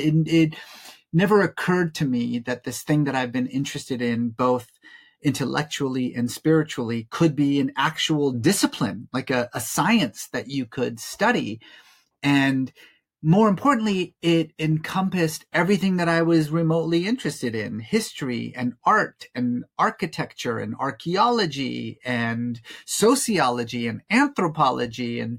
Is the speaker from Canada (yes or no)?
no; Iran; moved away; I grew up in Iran. I left, my family left in 1979 during the Iranian Revolution.